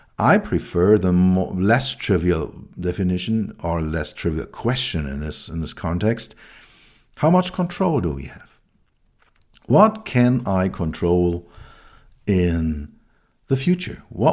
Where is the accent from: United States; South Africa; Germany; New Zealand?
Germany; Berlin; and I grew up in West Berlin. So I was living near the wall